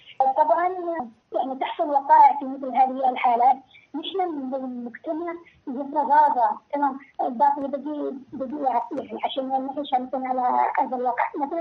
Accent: Yemen; وما تليق بنا كيمنيين

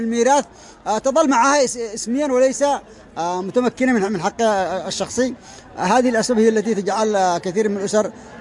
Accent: Yemen

